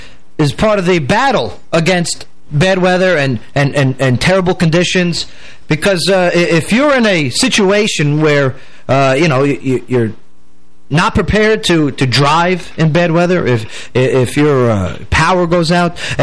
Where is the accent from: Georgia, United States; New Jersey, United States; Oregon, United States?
New Jersey, United States; also born or lived in New York; Growing up in Jersey, New York, and I had the Mustang, you know, the Firebirds, you know, the Nissan 300ZX, you know, these rear-wheel sports cars, okay?